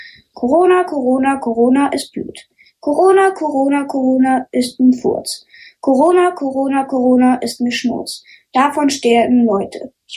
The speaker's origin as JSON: {"language": "German", "town": "Dresden", "region": "Saxony", "country": "Germany", "said": "ich komme aus Dresden."}